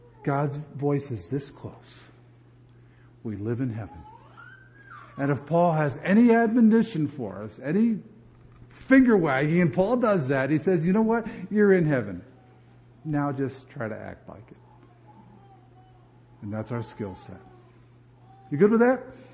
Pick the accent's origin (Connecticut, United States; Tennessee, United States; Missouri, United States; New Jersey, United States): New Jersey, United States; I'm from New Jersey. I call home. My brother doesn't know me anymore. Do I have a New Jersey accent?